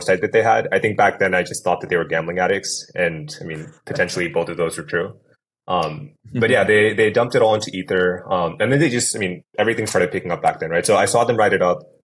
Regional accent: California, United States; So my story is that I grew up in the Bay Area. I lived in different parts of the South Bay, East Bay, and then I ended up going down to college in LA. So I've been basically in California most of my life.

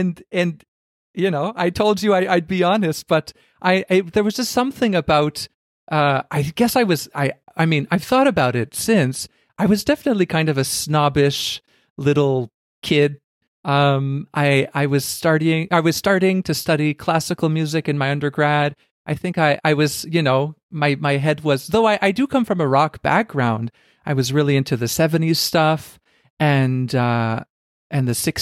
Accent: Canada; even though I'm Canadian, like you

